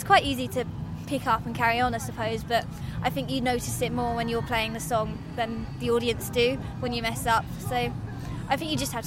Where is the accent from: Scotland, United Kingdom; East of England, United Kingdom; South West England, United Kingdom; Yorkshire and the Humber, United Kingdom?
East of England, United Kingdom; Chelmsford; I'm from Chelmsford, so I gig quite a lot in Chelmsford.